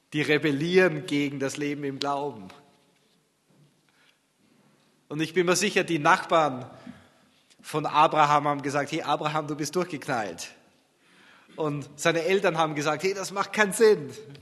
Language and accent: German; Austria; now in Germany; Ich hatte nie im Leben daran gedacht, nach Deutschland zu gehen. Ich bin Österreicher, okay.